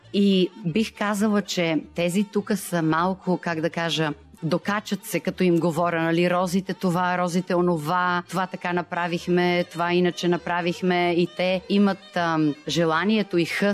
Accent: Kyustendil, Kyustendil Province, Bulgaria; moved away; Аз започнах още като 5 годишна в танцови групи в родния ми град Кюстендил.

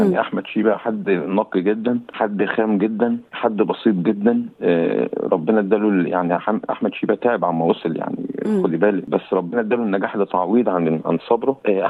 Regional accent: El Mahalla El Kubra, Gharbia, Egypt; عندنا بالمحلة

